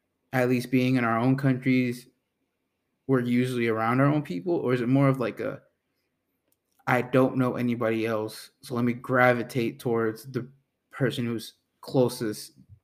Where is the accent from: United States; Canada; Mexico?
Mexico; like in growing up in Mexico, it's like you have to be kind of tight knit with your family